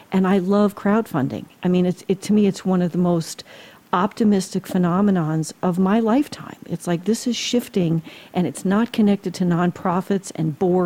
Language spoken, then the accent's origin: English; New Jersey, United States; like when I grew up in Jersey, for example, lots of the neighborhoods, like I had lots of friends who were Italians